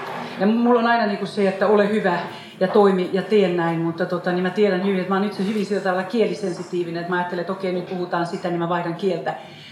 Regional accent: Helsinki, Uusimaa, Finland; moved away as an adult; Mä oon syntynyt ja kasvanut Helsingissä. Mä oon itse asiassa muuttanut Suomesta ja ylioppilaskirjoitusten jälkeen vuonna 1977. Eli siitä on kauan aikaa. Mä kuulun näihin Suomen kylmän sodan sukupolven lapsiin. Mä synnyin vuonna 1958

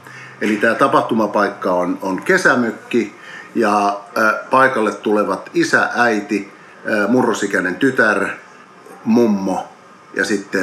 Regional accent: Helsinki, Uusimaa, Finland; No mä oon ihan kyllä paljasjalkainen stadilainen, eli mä oon ihan Helsingistä kotoisin ja siellä syntynyt ja siellä suurimman osan elämästäni elänyt

